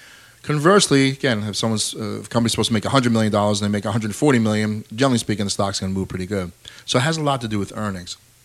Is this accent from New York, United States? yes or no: yes; New York, United States; born there; I'm right here in the Hudson Valley. I was born in Hudson Valley, live in Hudson Valley.